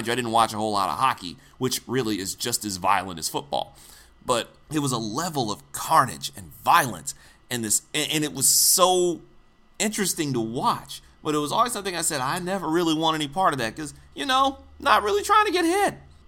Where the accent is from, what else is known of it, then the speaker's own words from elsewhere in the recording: Detroit, Michigan, United States; I first got introduced to football while I was a little boy growing up in Detroit.